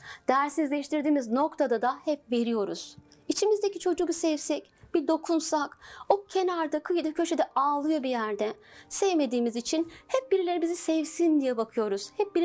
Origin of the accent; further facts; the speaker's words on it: Samsun, Turkey; born there; 1980 Samsun doğumluyum.